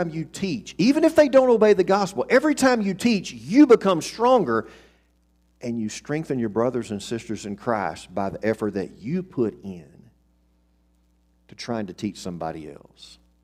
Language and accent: English; Texas, United States; he mainly preached the gospel up in my part of East Texas, several different places, including my hometown when I was a little bitty boy.